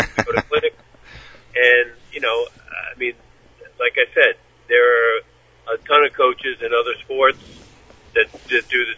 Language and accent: English; Long Island, New York, United States; I grew up on Long Island. We did not have a Thanksgiving Day game, and there's nothing like it.